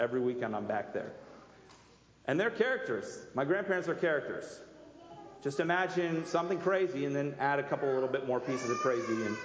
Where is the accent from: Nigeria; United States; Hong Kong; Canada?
United States; Cambridge City, Indiana; Once a month, I travel down to where I grew up in Cambridge City